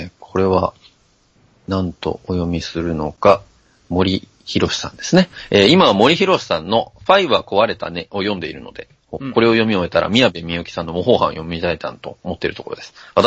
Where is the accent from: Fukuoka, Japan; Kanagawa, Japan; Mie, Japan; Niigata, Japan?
Mie, Japan; Yokkaichi; 今は大学に通うため、実家から離れて一人暮らしをしておりますが、出身は四日市です。